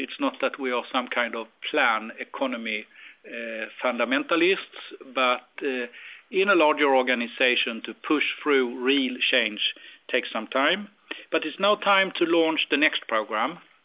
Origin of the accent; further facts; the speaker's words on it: Sweden; English is a second language; we are from Sweden, so we're all good Swedish social democrats